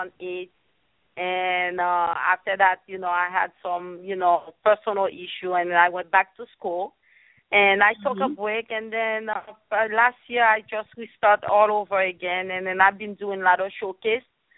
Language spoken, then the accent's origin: English; New York, United States; I'm from New York, and I'm so happy you guys have me here today.